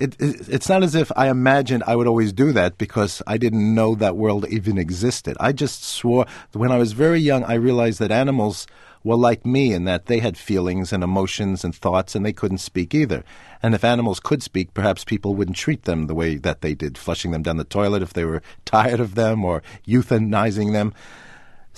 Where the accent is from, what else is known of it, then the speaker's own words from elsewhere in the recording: New York City, New York, United States; because growing up in New York City, I actually never even saw a cow until I went to college in Maryland.